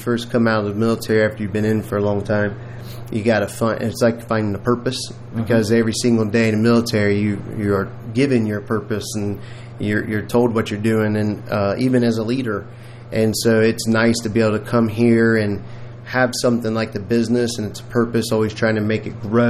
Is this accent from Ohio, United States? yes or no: yes; Cincinnati, Ohio, United States; My wife and I both born and raised in Cincinnati.